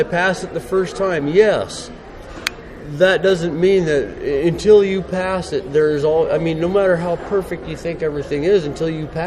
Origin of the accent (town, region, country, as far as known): Montana, United States